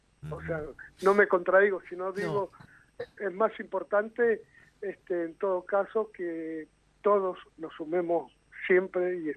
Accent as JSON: {"language": "Spanish", "region": "Mendoza", "country": "Argentina", "said": "Somos mendocinos"}